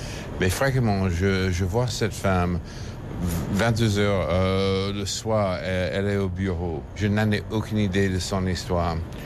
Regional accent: New York, United States; quand j'ai grandi dans le Upper West Side, c'était le 7e étage aussi.

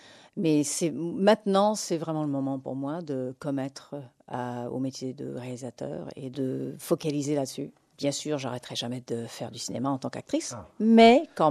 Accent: United States; je suis dans le système américain du cinéma et je suis américaine quand même

